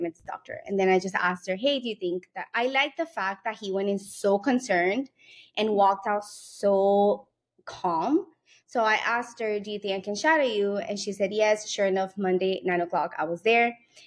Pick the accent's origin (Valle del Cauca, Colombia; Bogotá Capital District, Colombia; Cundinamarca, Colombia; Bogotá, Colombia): Valle del Cauca, Colombia; Cali; I was born in Cali. My dad's from Medellin.